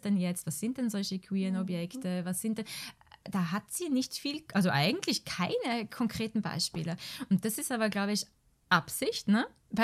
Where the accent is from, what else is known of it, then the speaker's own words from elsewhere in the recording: Austria; Es gibt Hausaufgabe oder Hausübung heißt das bei uns in Österreich und Denkaufgabe.